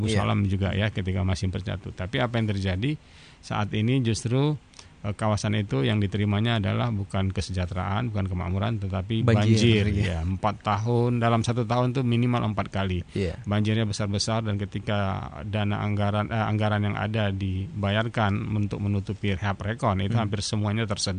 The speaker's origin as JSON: {"language": "Indonesian", "region": "Aceh", "country": "Indonesia", "said": "untuk menyadarkan kita sebagai orang Aceh, ya, pemerintah harus juga sadar, orang Aceh sebagai rakyat juga harus sadar"}